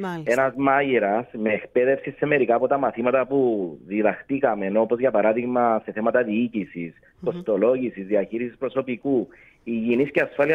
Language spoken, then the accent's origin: Greek; Larnaca, Larnaca District, Cyprus; born there; also born or lived in Famagusta; now in Nicosia, Cyprus; Γεννήθηκα στη Λάρνακα, είμαι πρόσφυγας από την Αμόχωστο, αλλά μετά με έκλεψε η σύζυγός μου και με έφερε στη Λευκωσία.